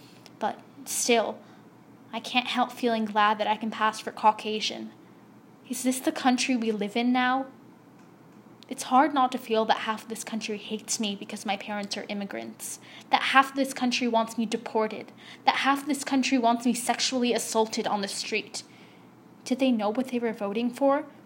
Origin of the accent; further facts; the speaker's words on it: United States; born there; told me to be proud that I was born in the United States.